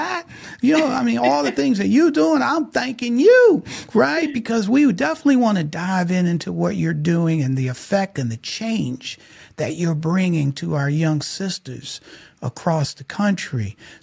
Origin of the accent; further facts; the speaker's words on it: Detroit, Michigan, United States; I grew up in Detroit, Michigan. There wasn't a lot of beaches and stuff.